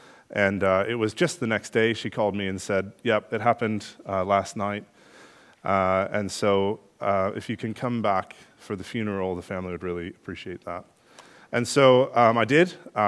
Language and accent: English; United States; I just wanted you to know I'm American.